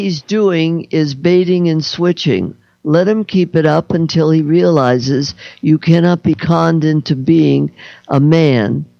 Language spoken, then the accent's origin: English; Chicago, Illinois, United States; born there; I was born in Chicago.